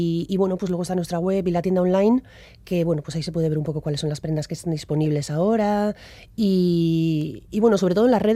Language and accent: Spanish; Bilbao, Basque Country, Spain; born there; nací en Bilbao. He vivido 11 años